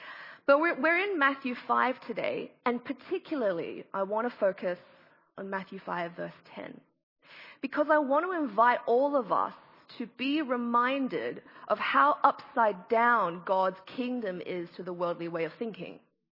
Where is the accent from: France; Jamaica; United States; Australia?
Australia; Darwin, Northern Territory; my family, well, my brother and I, we were born and raised in Darwin in the Northern Territory.